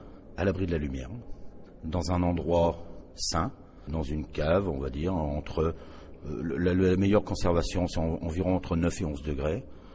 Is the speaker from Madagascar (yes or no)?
no; Grand Est, France; born there; Je suis né en Champagne, mais je ne suis pas né dans le Champagne